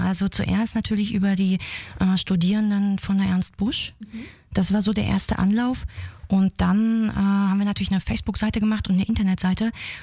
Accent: Berlin, Germany; Na, also ich komme schon aus Berlin.

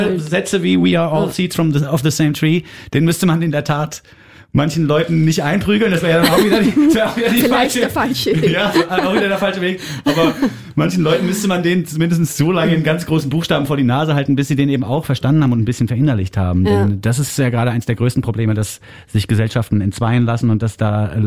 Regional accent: Germany; Denn wir als Piefke verstehen ja manchmal gar nicht, um was es da geht in den Songs

